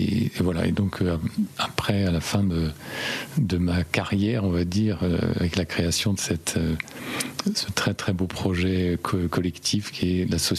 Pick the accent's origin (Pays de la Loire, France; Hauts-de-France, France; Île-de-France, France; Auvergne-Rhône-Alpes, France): Île-de-France, France; un gamin de banlieue, hein, j'ai grandi dans l'Essonne, la banlieue parisienne